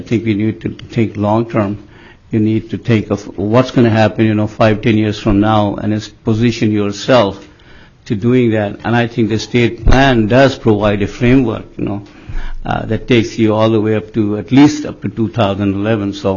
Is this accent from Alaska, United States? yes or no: yes; Fairbanks, Alaska, United States; I'm from Fairbanks.